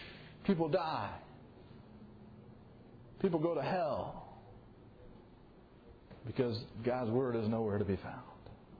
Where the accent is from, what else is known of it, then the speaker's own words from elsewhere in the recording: Missouri, United States; I grew up in Missouri. It was the St. Louis Cardinals.